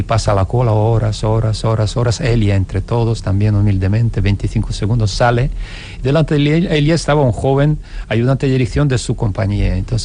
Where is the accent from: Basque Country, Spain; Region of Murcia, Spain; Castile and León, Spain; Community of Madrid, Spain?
Basque Country, Spain; Bilbao; also born or lived in Moscow, Russia; aunque ya sabemos que los bilbaínos nacemos donde nos da la gana, y nací en Moscú por circunstancias geopolíticas.